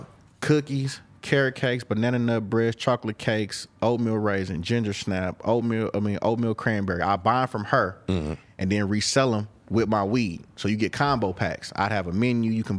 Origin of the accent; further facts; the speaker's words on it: Oakland, California, United States; I'm from East Oakland. We purple.